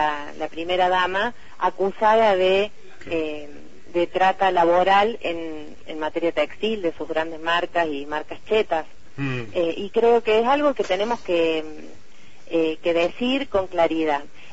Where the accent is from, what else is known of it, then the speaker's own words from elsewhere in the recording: Córdoba, Argentina; accent: Córdoba; me dijo, sos demasiado cordobesa para hablar en las radios.